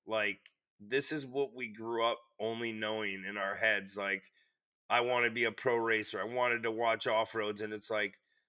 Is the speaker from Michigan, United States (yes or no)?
yes; Bark River, Michigan, United States; So honestly, yeah, I'm from Bark River. I'm a Bark River boy.